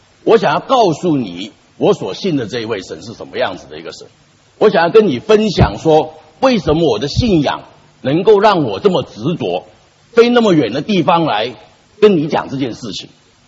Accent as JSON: {"language": "Chinese", "country": "China", "said": "但是有一件事情是没有办法，我身为一个中国人，我没有办法不去面对的"}